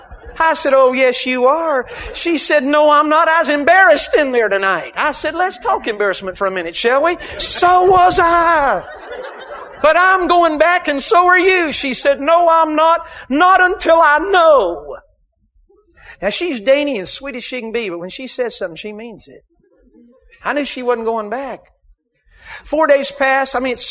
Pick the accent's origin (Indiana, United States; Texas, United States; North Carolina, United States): North Carolina, United States; Now, I'm from North Carolina, from the mountains, and we're slower over there.